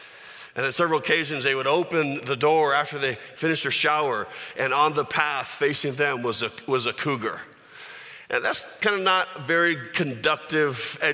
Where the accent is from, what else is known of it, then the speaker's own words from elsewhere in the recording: San Jose, California, United States; I grew up in Santa Clara Valley, California, otherwise known as Silicon Valley. And you know, I just grew up in San Jose. I'm very comfortable with highways, concrete, traffic, and noise. That's my heritage.